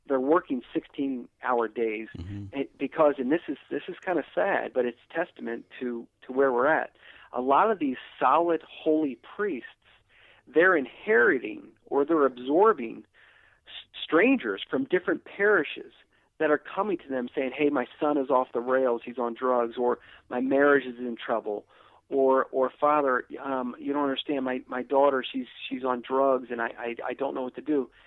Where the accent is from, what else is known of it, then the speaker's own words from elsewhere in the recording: Maryland, United States; So as the years went on, and I moved back to Maryland, my hometown, and I'd sort of seen the same thing in my own diocese.